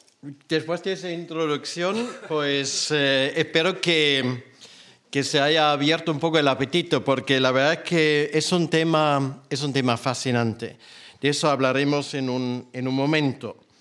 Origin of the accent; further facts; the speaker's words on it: Germany; Spanish is a second language; moved away as an adult; now in Spain; Soy pastor alemán, pero la mayoría sabe que no suelo morder demasiado.